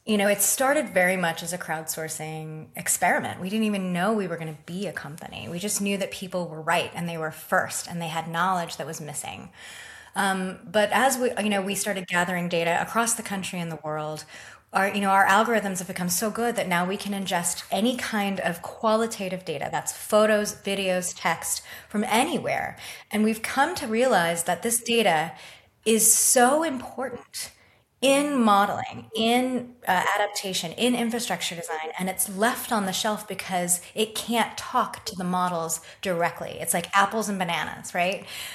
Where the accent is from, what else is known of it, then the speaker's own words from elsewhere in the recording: Clearwater Beach, Florida, United States; now in New Orleans, United States; You're in Galveston, I'm in New Orleans, but I grew up in Clearwater Beach, Florida, America's favorite beach.